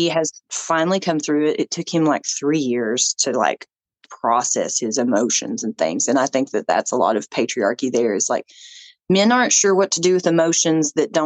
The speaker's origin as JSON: {"language": "English", "town": "Dandridge", "region": "Tennessee", "country": "United States", "tie": "born or raised there", "said": "I grew up in a very rural area. It's like Dandridge, Tennessee. It's just like the second oldest town in Tennessee."}